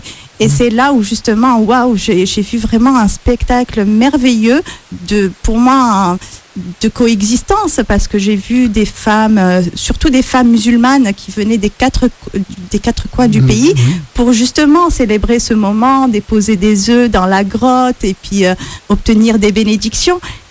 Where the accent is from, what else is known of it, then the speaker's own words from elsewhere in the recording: La Marsa, Tunis Governorate, Tunisia; j'ai grandi en Tunisie, dans une petite ville qui s'appelle Amarsa, qui est dans la banlieue nord de Tunis et qui connaît justement tout un mélange qui a connu dans le passé, tout un mélange de communautés, de cultures